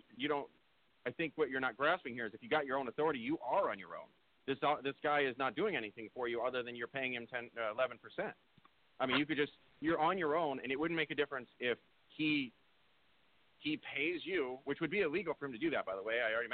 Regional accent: Michigan, United States; I come from Michigan, all automotive workers and, you know, union backed and all this stuff.

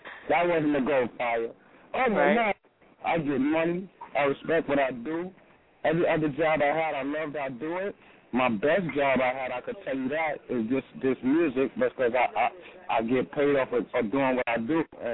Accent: New York City, New York, United States; I'm from Harlem, New York City, east side of Harlem, Wagner Projects

